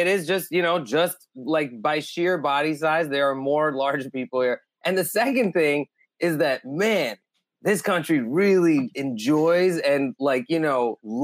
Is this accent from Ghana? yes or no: no; Pakistan; Like, look, I'm Muslim. I'm Pakistani. Pakistanis and Indians, Muslims and Hindus have historically had a thing.